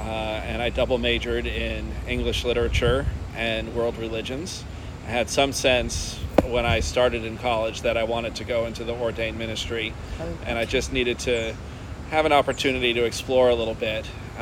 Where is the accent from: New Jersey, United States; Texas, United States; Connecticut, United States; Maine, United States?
Connecticut, United States; Stratford; Well, I grew up in Stratford, Connecticut, which is a large town of over 50,000 people on Long Island Sound.